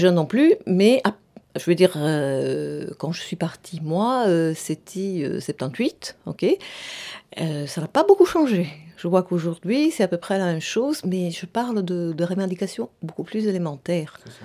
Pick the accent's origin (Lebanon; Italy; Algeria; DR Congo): Italy; Southern Italy; French is a second language; moved away; Je suis originaire du Sud, non seulement de l'Italie, non seulement de l'Europe, parce que l'Italie est le sud de l'Europe, mais en plus du sud de l'Italie, avec tout le poids méditerranéen.